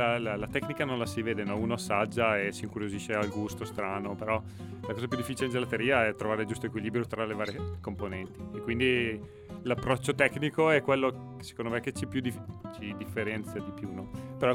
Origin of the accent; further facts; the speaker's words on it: Bergamo, Lombardy, Italy; Io sono di Bergamo, quindi da me il raviolo, declinato localmente, il tortello